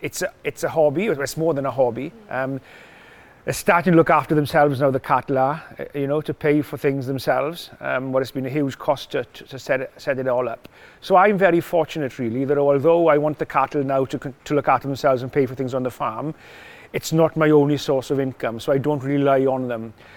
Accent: Mynyddcerrig, Wales, United Kingdom; where I was brought up in Mynecerri

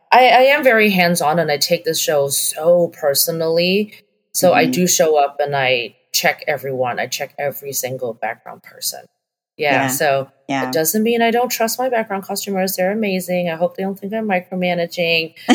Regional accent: Hong Kong; also born or lived in Canada; But I grew up in Hong Kong.

